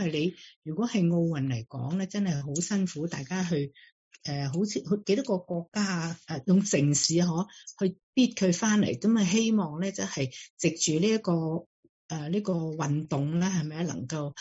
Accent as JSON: {"language": "Cantonese", "country": "China", "said": "咁我哋中国人咧就比较信运数嘅"}